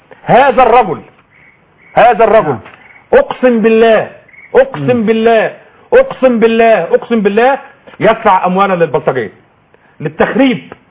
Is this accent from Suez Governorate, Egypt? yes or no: yes; Suez, Suez Governorate, Egypt; أنا من السويس، لا يوجد ثائر في السويس وأنا سويسي وقدمنا الشهداء وتاريخنا معروف،